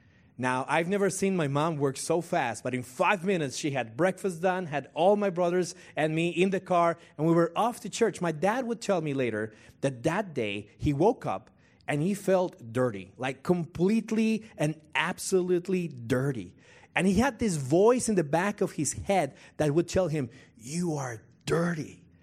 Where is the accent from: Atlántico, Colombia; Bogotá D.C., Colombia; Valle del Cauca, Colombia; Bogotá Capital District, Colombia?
Bogotá Capital District, Colombia; Bogotá; I was born in Bogota, Colombia. I'm from South America. I was born and raised there as a Catholic.